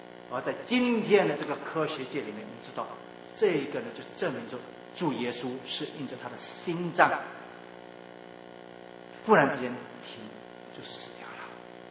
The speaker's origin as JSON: {"language": "Chinese", "country": "China", "said": "我们中国人现在呢是把他埋包啊"}